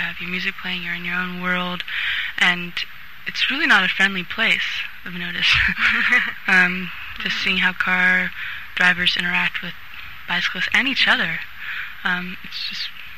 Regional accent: Santa Cruz, California, United States; Well, I grew up in Santa Cruz, so after going away to college and various schools and traveling, I came back and was really amazed at how Santa Cruz had changed

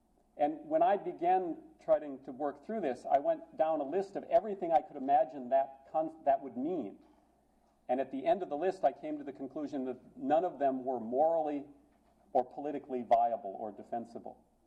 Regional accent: North Dakota, United States; now in Texas, United States; I'm from North Dakota. It's prairie. It's this beautiful, flat, usually covered with snow kind of place, right?

